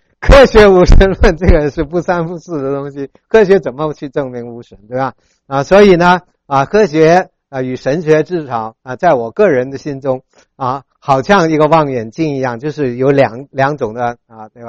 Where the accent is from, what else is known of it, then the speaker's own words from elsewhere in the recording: Hong Kong; 我虽然在香港长大，但是我是在山沟里面啊，所以我在山沟里面就看到有神，所以我从小是一个有神论者